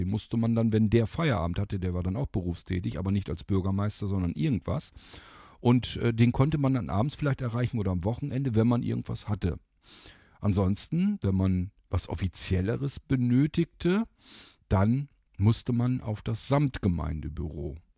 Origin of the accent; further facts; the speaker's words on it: Barenburg, Lower Saxony, Germany; Barenburg ist ein kleines Dorf. Und hier bin ich noch nicht einmal im Dorf selbst aufgewachsen. Naja, vielleicht aufgewachsen schon, meine Kindheit dort verlebt. Grundschule und so weiter war natürlich dort. Aber ich bin außerhalb von Barenburg tatsächlich aufgewachsen. Ungefähr sogar 4 Kilometer